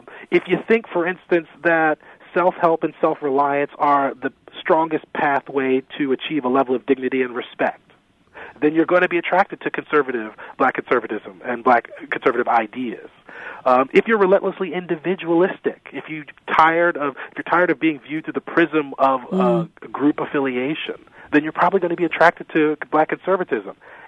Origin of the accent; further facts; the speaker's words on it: Maryland, United States; Michael Steele, who was lieutenant governor of my home state of Maryland